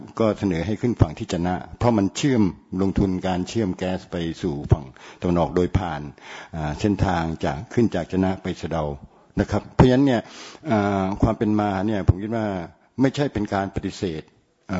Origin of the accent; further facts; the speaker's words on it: Songkhla, Thailand; ผมในฐานะที่เป็นคนสงขลาด้วยขอยืนยันและข้อเห็นด้วยนะ